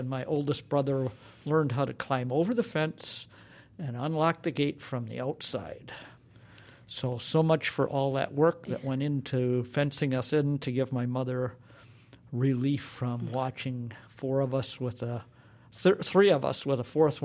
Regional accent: Genesee, Wisconsin, United States; As I grew up in Genesee, we had a lot of friends in the neighborhood

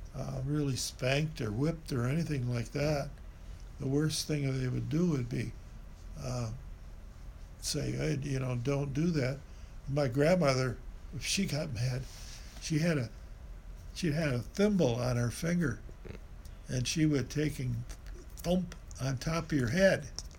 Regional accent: Ferndale, Michigan, United States; also born or lived in Detroit; Yes, I was born in Detroit, Michigan. But I was growing up, I grew up in Ferndale, Michigan. I went through school there

